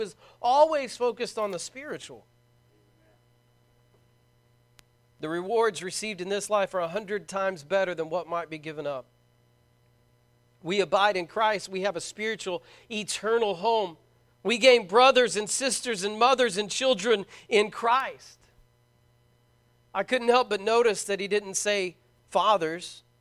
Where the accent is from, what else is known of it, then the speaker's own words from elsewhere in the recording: Braggs, Oklahoma, United States; growing up in Bragg's, Oklahoma is a unique experience.